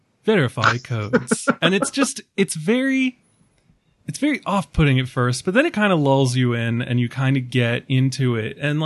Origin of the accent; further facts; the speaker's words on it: East Coast, United States; And like, so like I'm from the East Coast.